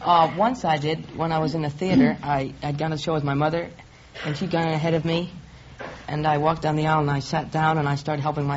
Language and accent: English; London, United Kingdom; No, I'm from London.